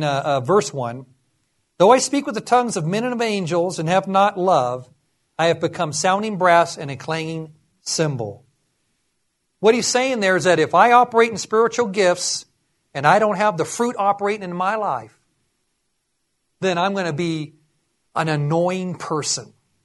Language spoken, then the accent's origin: English; England, United Kingdom; Because I'm an Englishman. And so we Englishmen have temper